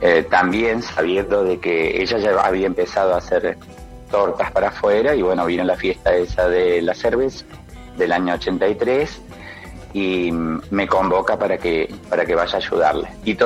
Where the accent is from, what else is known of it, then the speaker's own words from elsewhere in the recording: Villa General Belgrano, Córdoba, Argentina; de aquí de Villa General Belgrano. … nacida y criada en Villa General Belgrano.